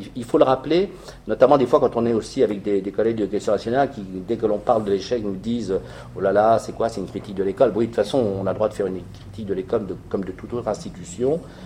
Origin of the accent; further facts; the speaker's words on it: Belgium; Pour des raisons que je me permettrais de citer en tant que Belge